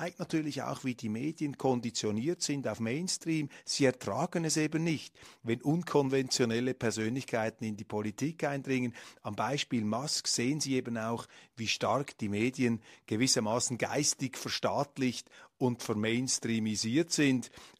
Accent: Switzerland; Das fordert die Welt und da läuft es mir also als Schweizer durchaus kalt den Rücken hinunter.

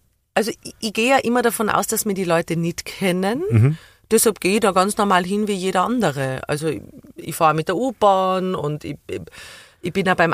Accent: Tyrol, Austria; Ich bin wahnsinnig gerne in Tirol. Ich liebe die Natur und unser Haus dort, wo ich aufgewachsen bin und wie es riecht.

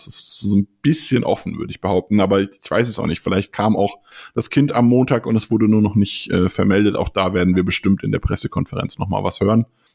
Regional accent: Frankfurt, Hesse, Germany; Also da muss man als Frankfurter immer vorsichtig sein.

